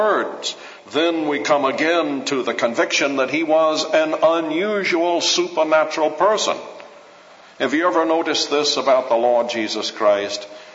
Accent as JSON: {"language": "English", "region": "Alabama", "country": "United States", "tie": "born there", "said": "most of you knew that I was born in Alabama."}